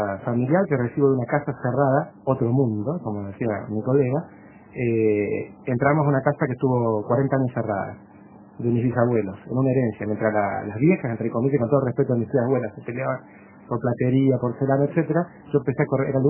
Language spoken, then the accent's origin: Spanish; Córdoba, Argentina; born there; Yo nací en Córdoba y veía a los marinos cuando eran muy pequeños.